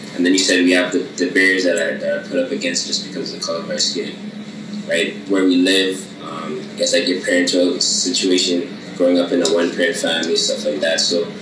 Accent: Toronto, Ontario, Canada; so growing up in Toronto, there was, I won't lie, there's a lot of diversity in Toronto.

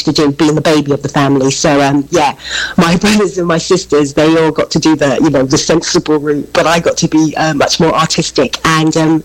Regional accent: London, United Kingdom; where I was growing up in London, which was a place called Deptford

